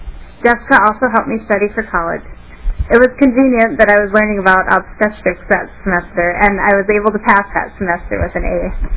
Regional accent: Brainerd, Minnesota, United States; I'm from Brainerd.

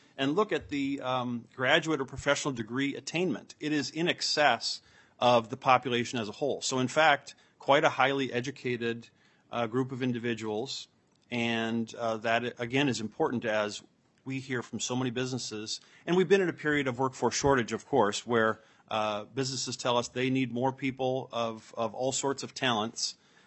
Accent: St. Cloud, Minnesota, United States; But I would also note I come from the St. Cloud area, as many of you know.

